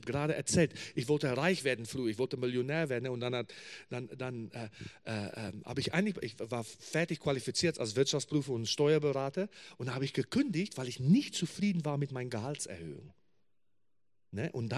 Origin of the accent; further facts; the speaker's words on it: South Africa; now in Germany; ich komme aus Südafrika mit nur einem Koffer in meiner Hand.